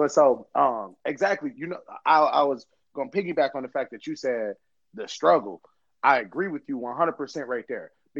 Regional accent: Pontiac, Michigan, United States; I grew up in Pontiac, Michigan, West Bloomfield High Schools, but I became a man in Grambling.

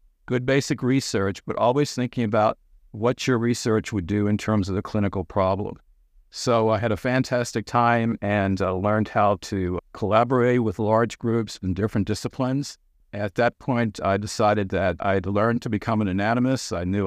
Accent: Richmond, Virginia, United States; I grew up in Richmond, Virginia, and my lifelong passion was to become an architect.

